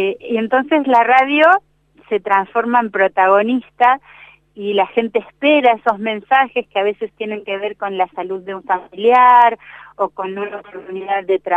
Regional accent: Bahía Blanca, Buenos Aires Province, Argentina; born there; now in Chubut, Argentina; Yo nací en Bahía Blanca y hace ya 18 años que vivo en Chubut, casi 19, y realmente este siento que es mi lugar en el mundo

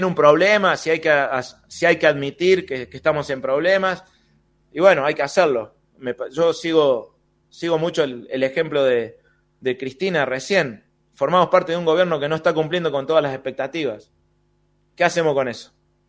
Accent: Córdoba, Argentina; born there; also born or lived in La Rioja; Yo nací en Córdoba y me había ido a La Rioja por temas familiares, y cuando volví

